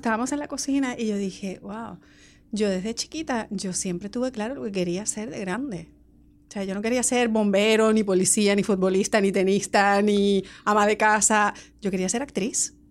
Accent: Spain; also born or lived in Puerto Rico; a los 6 meses me fui a España. Toda mi familia por parte de padre es de España. O sea que me crié allí. Y a los 14 años mis padres se divorcian.

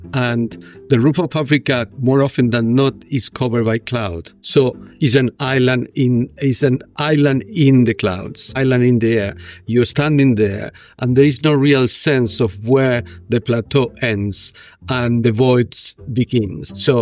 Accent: Buenos Aires, Argentina; also born or lived in Ethiopia; now in United Kingdom; I'm currently a professor of conservation biology at the University of Oxford in the UK, but I hail from the Argentine Pampas.

